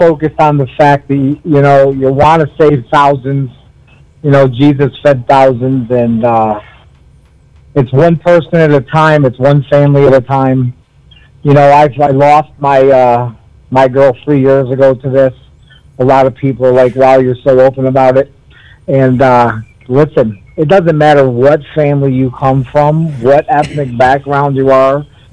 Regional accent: Detroit, Michigan, United States; I'm a rock and roller by trait growing up in Detroit

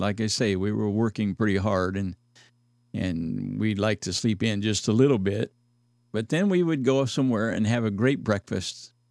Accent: Midwest, United States; I grew up in the Midwest where at Christmas time it would be very cold.

